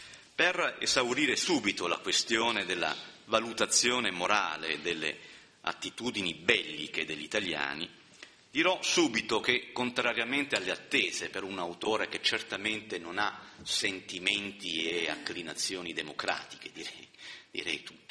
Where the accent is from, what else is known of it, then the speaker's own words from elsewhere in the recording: Southern Italy, Italy; Beh, insomma, da Terrone mi adonto un po', però insomma è così.